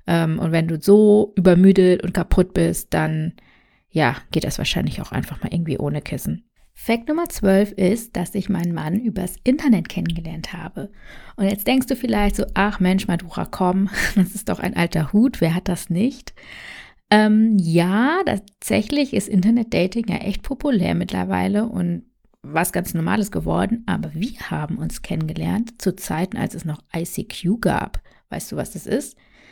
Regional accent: Germany; also born or lived in India; Und zwar bin ich in Indien geboren. Ich wurde aber adoptiert und lebe in Deutschland, seitdem ich 1 Jahr alt bin.

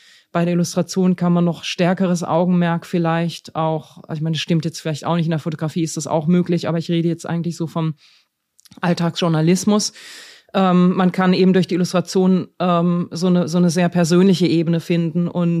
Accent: Germany; Also für mich als Deutsche war das einfach ein sehr intensives Erlebnis

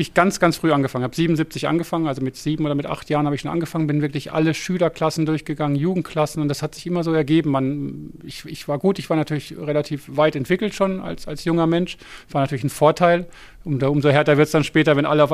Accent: Baden-Württemberg, Germany; eine Ortschaft weiter von meinem Heimatdorf, wo ich groß geworden bin, in Oberhausen eine Radrennbahn steht

